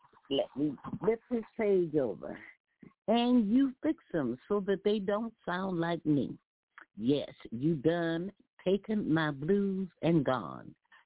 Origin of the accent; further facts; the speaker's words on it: Houston, Texas, United States; Growing up in the South, you know, I would go to museums in my later years in classes